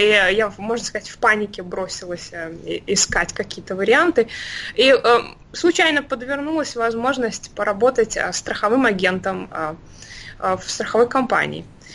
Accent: Minsk, Belarus; я начала работу удаленно в Беларуси, я из Минска.

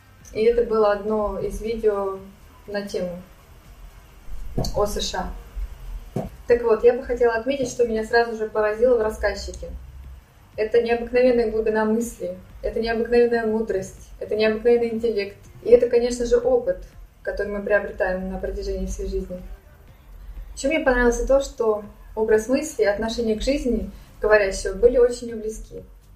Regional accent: Moscow, Russia; я тестировщик из Москвы.

